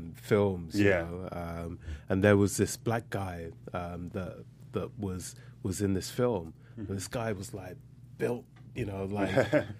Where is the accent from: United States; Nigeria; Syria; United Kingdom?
United Kingdom; England; So it really was not an easy time growing up in England in like the 70s and the 80s.